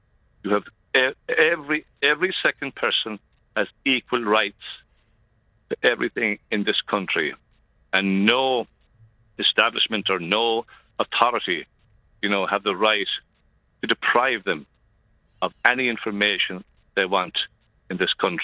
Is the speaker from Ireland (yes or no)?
yes; Ireland; I mean, we're Irish, you know, we're the human race.